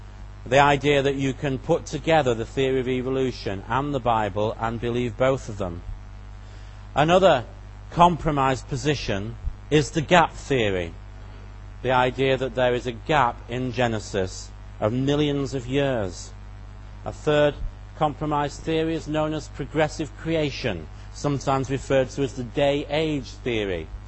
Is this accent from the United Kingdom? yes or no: yes; England, United Kingdom; also born or lived in Wales; I am an Englishman originally. I was born in England, brought up in England, but then lived for many years in Wales.